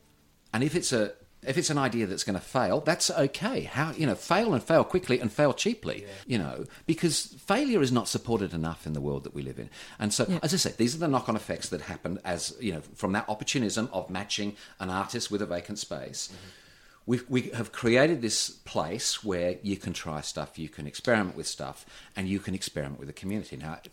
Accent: Perth, Western Australia, Australia; I'm from Western Australia. I know parochialism. I grew up there in the 70s and 80s.

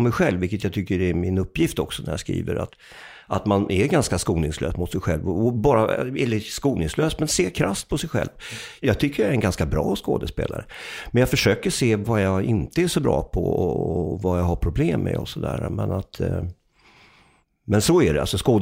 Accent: Täby, Stockholm County, Sweden; also born or lived in Upplands Väsby; vi flyttade från Upplands Väsby till Täby när jag var 8 år gammal och att jag blev ganska mobbad

